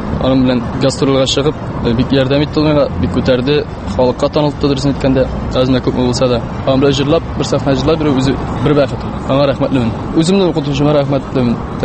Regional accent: Mari El, Russia; Без татар мәктәбендә укыш, татарча сөйләшәм, Аллаһ шөкер. Без әйтә инде Мари республикасы булгач, мари телендә кертәләр.

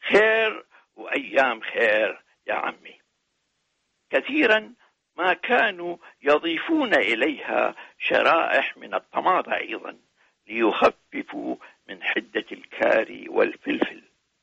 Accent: Iraq; moved away as an adult; now in United Kingdom; أخذنا نحن أبناء العراق المغتربون أكل العنبة إلى لندن وباريس.

